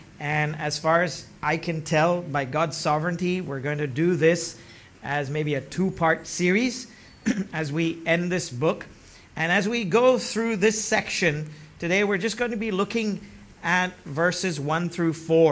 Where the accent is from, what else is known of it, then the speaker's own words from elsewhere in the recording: Pune, Maharashtra, India; And I grew up in Bishop School and Anglican School in Pune, where we used to have Friday movie nights.